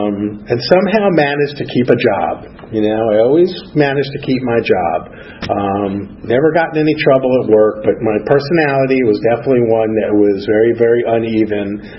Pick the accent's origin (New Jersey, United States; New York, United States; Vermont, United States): New Jersey, United States; born there; So I was born in New Jersey in 1963 and middle class family, dad, very hardworking guy.